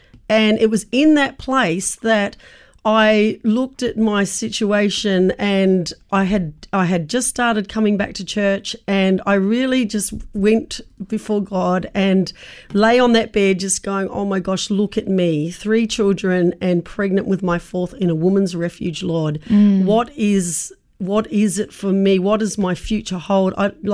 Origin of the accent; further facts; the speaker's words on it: New Zealand; moved away; For me, in my case, I'm here from New Zealand, and so I had no family support here.